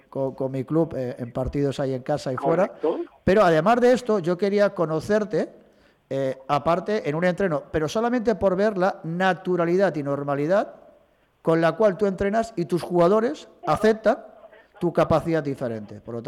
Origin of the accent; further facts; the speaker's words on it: Sant Marçal, Balearic Islands, Spain; Yo soy del pueblo, yo soy de San Marsal